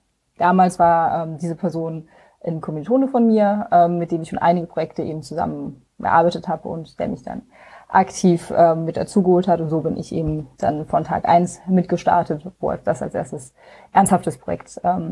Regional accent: Germany; now in Berlin, Germany; ich komme eigentlich ganz aus dem Westen von Deutschland, so Grenze Luxemburg-Belgien, und bin schon seit einigen Jahren jetzt in Berlin. Also ich glaube, mittlerweile sind 7 oder 8

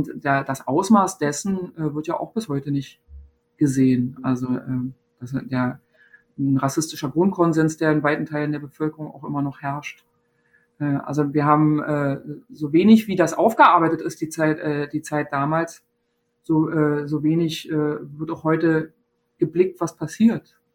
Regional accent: East Germany, Germany; ich bin in der DDR geboren, klar. Ja, und bin da sozialisiert und geprägt, aber es war eher eine osteuropäische Perspektive.

